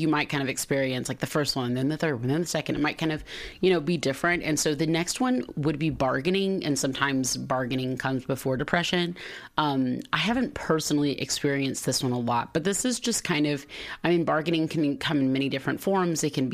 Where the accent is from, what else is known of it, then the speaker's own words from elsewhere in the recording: the South, United States; And, you know, I'm from the South. So like people want to go hunting.